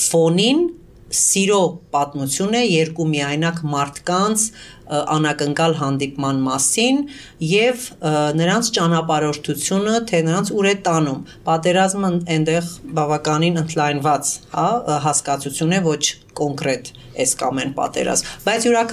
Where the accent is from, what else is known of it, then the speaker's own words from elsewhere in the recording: Aleppo, Aleppo Governorate, Syria; moved away as an adult; now in Armenia; ես 23 տարի ապրել եմ Հալեպում, երբեմն իմ ընկերները Հայաստանում չեն հավատում, որ ես ոչ միայն ծնվել եմ Հալեպում, այլ մեծացել եմ եւ բավական մինչեւ 22 տարի։